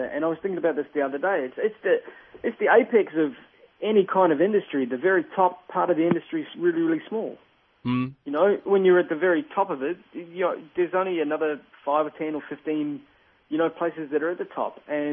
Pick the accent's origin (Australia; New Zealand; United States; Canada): New Zealand; where I'm naturally from New Zealand, you know?